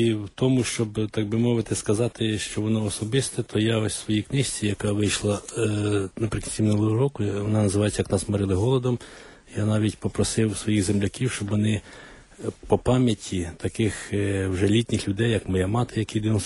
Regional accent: Pryberezhne, Zhytomyr Oblast, Ukraine; у моєму рідному селі Прибережне, це нині Ружинський район Житомирської області

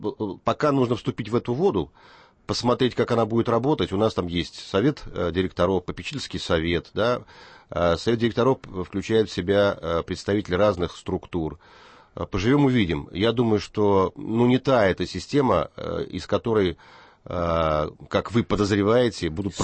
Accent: Kazan, Tatarstan, Russia; мне, конечно, татарин-то поближе будет, учитывая, что я родом из Казани.

